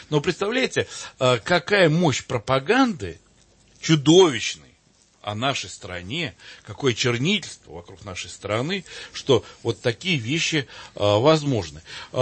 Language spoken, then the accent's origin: Russian; Moscow, Russia; Я из Москвы.